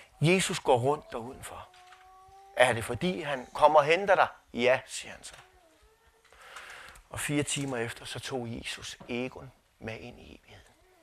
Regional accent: Kastrup, Capital Region of Denmark, Denmark; also born or lived in West Jutland / Hillerød; Jeg er jo født og opvokset ude i Kastrup, ude på Amager.

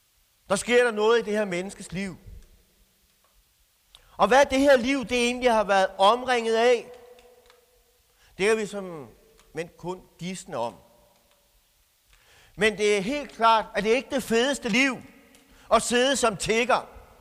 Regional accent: Toftlund, Region of Southern Denmark, Denmark; Hjemme i Toflund, hvis der bare er en lille smule larm i gaden, så skal jeg garantere for, at jeg hænger i gardinerne lige med det samme.

